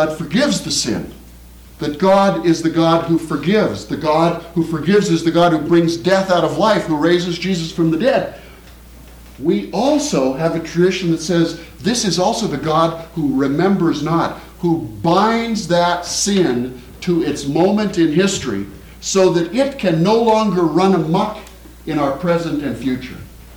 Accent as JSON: {"language": "English", "region": "Midwest", "country": "United States", "said": "No, I'm from the Middle West. It's a big deal back there. I've only recently moved here."}